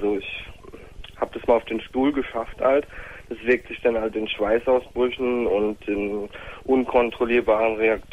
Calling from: Frankfurt, Hesse, Germany; ich komme aus dem Raum Frankfurt und bei uns hast du den Spitznamen der Nachtfalke

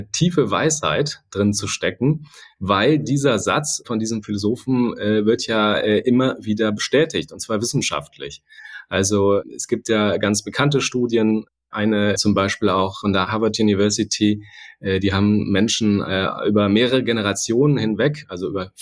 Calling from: Hamburg, Germany; Und ich bin aus Hamburg zugeschaltet, insofern hätte ich mich auch mit einem Moin melden können gerade.

